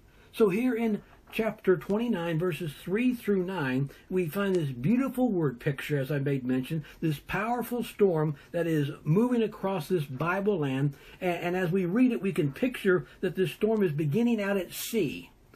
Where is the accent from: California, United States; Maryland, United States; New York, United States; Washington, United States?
California, United States; I grew up in California, and Yosemite National Park